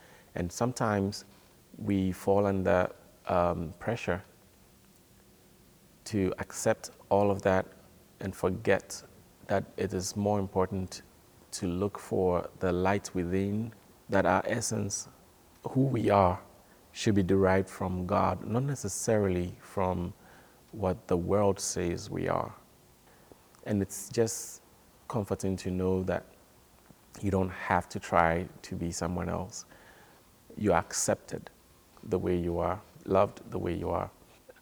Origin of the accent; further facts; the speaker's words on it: Ghana; now in Indiana, United States; I grew up in Ghana, totally different society from Indiana.